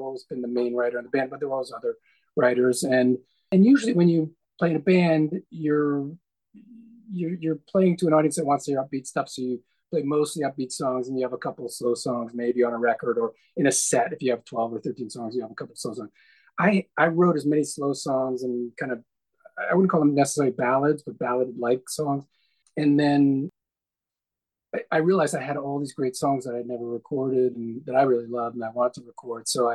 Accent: New York City, New York, United States; I grew up in New York City, but we would go to Western Massachusetts in the middle of nowhere in the hills of the Berkshires.

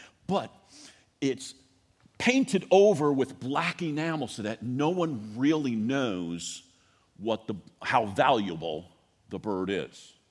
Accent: Newark, New Jersey, United States; also born or lived in Greenville, South Carolina; now in Texas, United States; I'm from Newark, New Jersey, so I grew up in the New York metro area.

